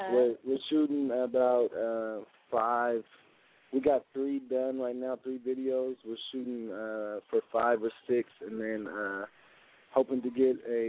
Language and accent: English; Sacramento, California, United States; I'm from Sacramento, but I'm a Lakers fan, man. They hate that out here in Sacramento.